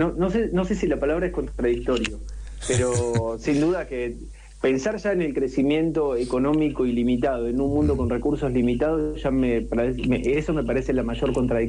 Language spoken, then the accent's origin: Spanish; Tandil, Buenos Aires Province, Argentina; now in Chilecito, Argentina; Yo cuando me vine a vivir en el 2014 acá a Chilecito, yo soy originalmente de Tandil y estudié en la Universidad Pública en Tandil y pude hacer después mi doctorado en La Plata, con beca de CONICET.